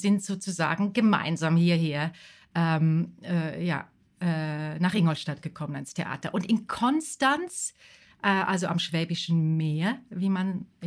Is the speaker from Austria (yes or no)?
no; Zurich, Switzerland; ein Verbindungssee zwischen meiner Heimat, der Schweiz und Deutschland.